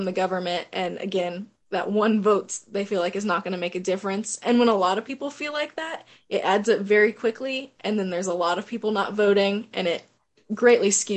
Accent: Washington, United States; now in Indiana, United States; I'm not originally from Indiana. I'm from Washington State. So I didn't know much about Indiana's voter processes.

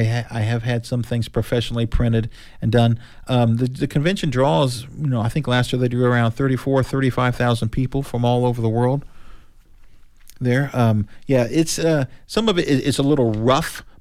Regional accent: Knightstown, Indiana, United States; I grew up in Knightstown, Indiana. That's in southeast Henry County

